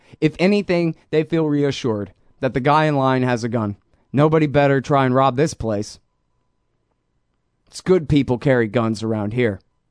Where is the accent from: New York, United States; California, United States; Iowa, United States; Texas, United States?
Texas, United States; Austin; and I'm from Austin, and it's a pretty liberal town, but it's in the middle of Texas.